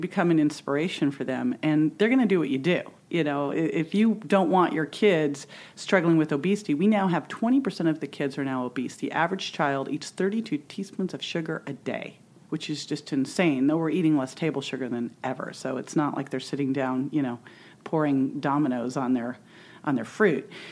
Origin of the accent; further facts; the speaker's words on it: Berkeley, California, United States; also born or lived in San Francisco; I was born in San Francisco. I grew up in Berkeley.